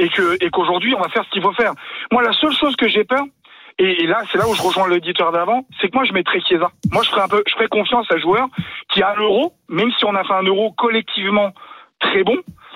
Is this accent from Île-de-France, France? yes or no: yes; Île-de-France, France; Moi, je suis né en France. Mes deux parents sont italiens. Je suis de la région parisienne.